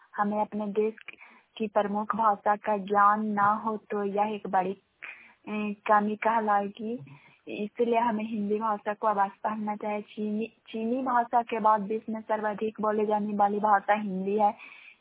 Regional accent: Bihar, India; ग्राम song panchayat song प्रखंड करातासुरा, जिला नालंदा के निवासी हूँ।

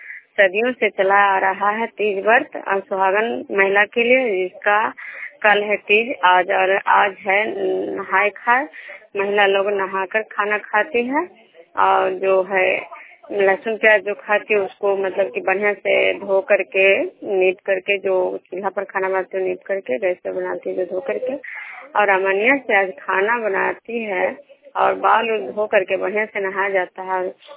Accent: Bishnupur, Bihar, India; बिष्णुपुर ग्राम से खजुरा पंचायत नालंदा जिला नगर नौसा प्रखंड के निवासी हूँ।

